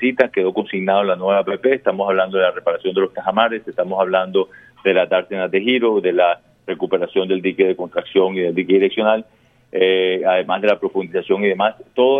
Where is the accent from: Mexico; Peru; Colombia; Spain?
Colombia; Barranquilla, Atlántico; inclusive para nosotros como barranquilleros, que al final del día terminamos absorbiendo ese sobrecosto